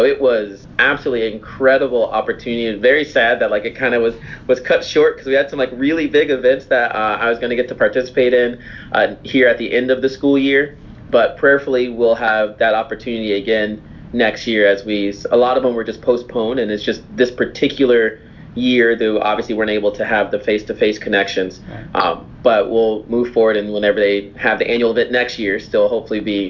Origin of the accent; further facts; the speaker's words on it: Tampa, Florida, United States; I was raised in Tampa Bay area.